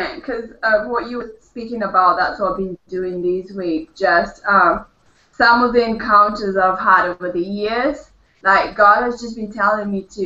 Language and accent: English; Kenya; now in London, United Kingdom; Yeah, I'm in London, but I'm from Kenya.